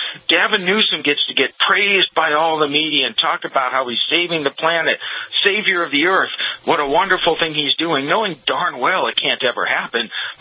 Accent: New England, United States; now in Tampa, United States; Okay, I grew up in New England. I know about nor'easters. I know about snowfall there. But I've lived almost my entire adult life in the Tampa, Florida area.

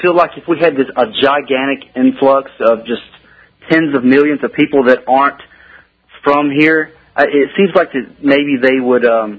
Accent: Mississippi, United States; Well, okay, I'm from Mississippi, so I'm obviously stereotypical South

